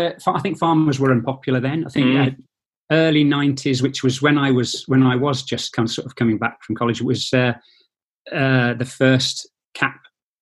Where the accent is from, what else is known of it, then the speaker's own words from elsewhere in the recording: Shifnal, West Midlands, United Kingdom; We're from Shifnal, eastern Shropshire.